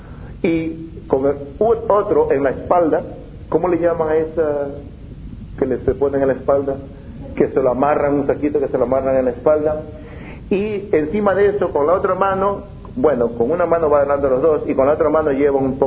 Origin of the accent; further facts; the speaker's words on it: Ecuador; Hay lugares en los campos, en mi país, por ejemplo, en Ecuador